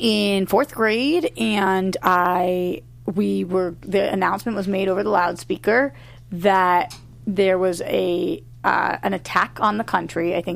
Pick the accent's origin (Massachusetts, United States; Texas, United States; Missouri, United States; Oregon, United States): Massachusetts, United States; Newton; Two of the terrorists stayed in Newton, which is my hometown, overnight at a hotel